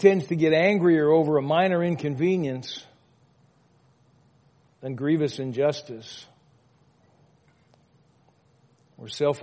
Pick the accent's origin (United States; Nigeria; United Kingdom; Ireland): United States; Louisiana; I grew up in Louisiana, crying out loud. I spent most of my younger years in Louisiana. There's a reason they call us raging Cajuns.